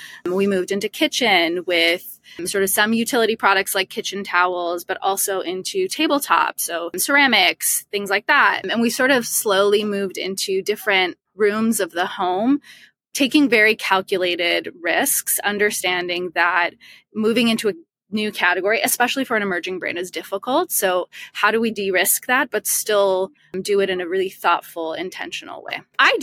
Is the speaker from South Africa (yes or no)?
no; Toronto, Ontario, Canada; now in Los Angeles, United States; I'm originally from Toronto, and that's where I grew up.